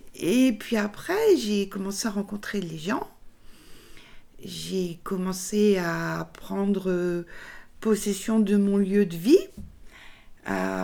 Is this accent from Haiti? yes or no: no; Centre-Val de Loire, France; moved away; quand je suis partie, j'étais jeune, quand je suis partie du Berry, il m'était dit plus jamais